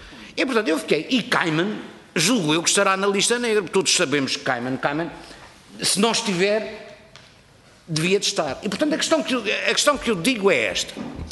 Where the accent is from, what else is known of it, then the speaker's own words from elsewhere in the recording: Madeira, Portugal; Eu estou à vontade para falar como madeirense, porque na Madeira já não há paraísos fiscais.